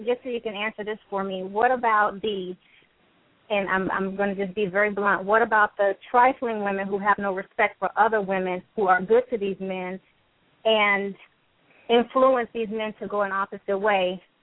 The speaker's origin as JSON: {"language": "English", "region": "Maryland", "country": "United States", "said": "I'm from Maryland, and I've known Juanita for about 9 years"}